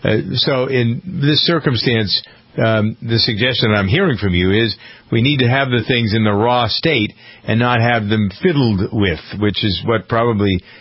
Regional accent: Framingham, Massachusetts, United States; Framingham, Massachusetts, yeah.

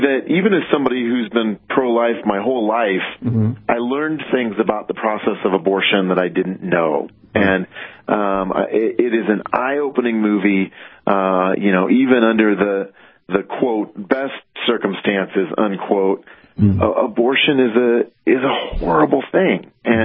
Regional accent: Iowa, United States; now in Colorado, United States; You know, I grew up in Iowa, which the temperature extremes there were even bigger sometimes.

